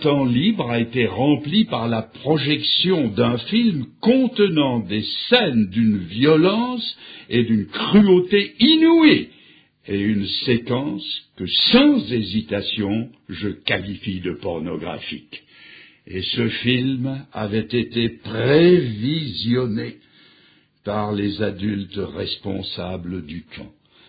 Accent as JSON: {"language": "French", "country": "Switzerland", "said": "Il n'y a pas longtemps, chez nous, en Suisse, un dimanche matin"}